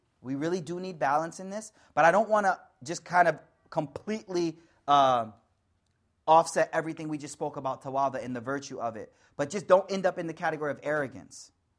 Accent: United States; So for me as American, I think it was a little easier.

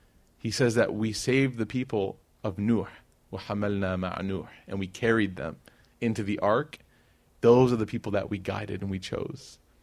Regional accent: Chicago, Illinois, United States; So you're seeing now, like, guys, I grew up in Chicago. Like, I grew up with this, right?

